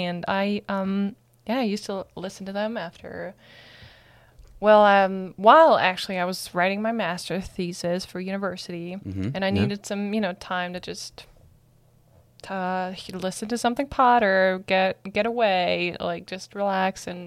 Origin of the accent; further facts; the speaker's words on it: Germany; English is a second language; I'm from Germany.